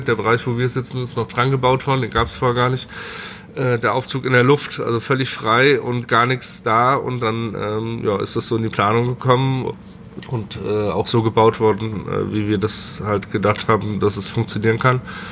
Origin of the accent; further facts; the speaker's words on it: Limburg, Hesse, Germany; Also ich bin gebürtig aus Limburg